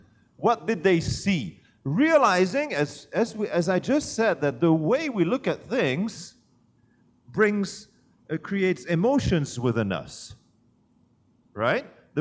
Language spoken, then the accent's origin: English; Belgium; Now, I come from Belgium.